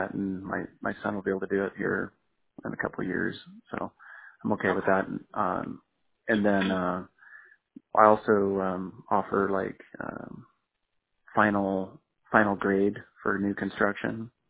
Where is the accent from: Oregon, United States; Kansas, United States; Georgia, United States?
Oregon, United States; also born or lived in Washington / Colorado; Yeah, I'm from Oregon. I lived in Washington for a while. We really liked the Tri-Cities.